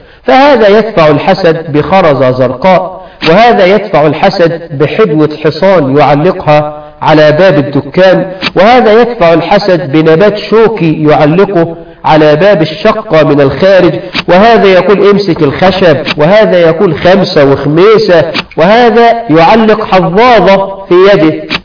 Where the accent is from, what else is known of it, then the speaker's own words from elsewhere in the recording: Egypt; عندنا في الريف في مصر وفي المناطق الشعبية